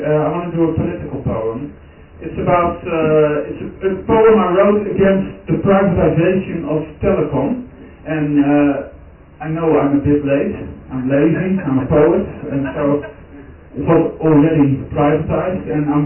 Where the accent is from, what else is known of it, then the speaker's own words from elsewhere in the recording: Rhenen, Utrecht, Netherlands; English is a second language; Back to my hometown. which is called Remen, and this poem is about growing up in a small town in Holland.